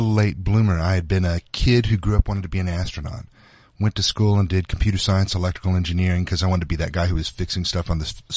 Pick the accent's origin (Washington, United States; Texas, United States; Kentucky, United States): Texas, United States; I grew up in Texas, and so we've got a lot of those guys too.